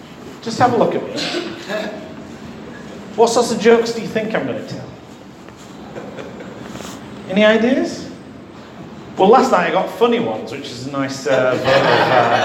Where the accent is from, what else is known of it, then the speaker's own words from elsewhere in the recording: Yorkshire and the Humber, United Kingdom; now in London, United Kingdom; So I am from Yorkshire. It's a long time since I lived in Yorkshire.